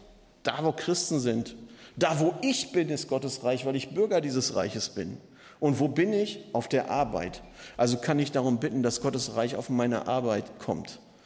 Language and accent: German; Germany; Wir sind ja als Deutsche sind wir sogar Brotweltmeister.